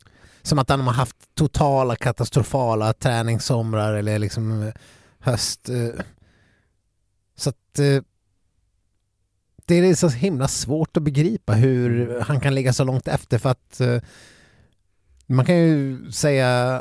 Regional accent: Saxdalen, Dalarna County, Sweden; när jag växte upp i Saxdalen.

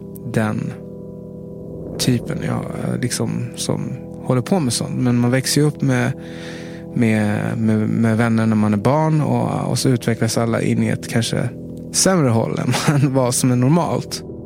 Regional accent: Tensta, Stockholm County, Sweden; Metaforen kommer från att jag är uppvuxen i Tensta och hade en tonårstid som var dominerad av ganska mycket våld.

